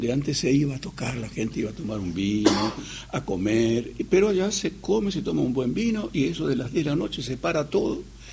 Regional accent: Argentina; yo soy de Argentina.

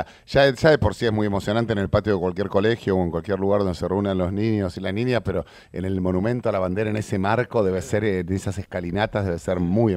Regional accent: Tucumán, Argentina; vengo de Tucumán y no me olvido el español. El porteño me olvido.

